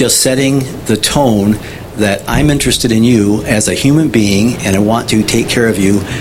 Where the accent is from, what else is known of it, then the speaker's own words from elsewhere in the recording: Michigan, United States; moved away; Many of you know I came from Michigan, and I've been here about 13 years.